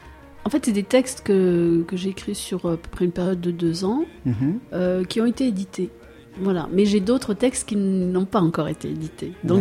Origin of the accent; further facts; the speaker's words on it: Algeria; born there; comme moi je suis née en Algérie de parents marocains, c'est vraiment quelque chose que, voilà, qui est difficile pour nous quand on est entre deux pays.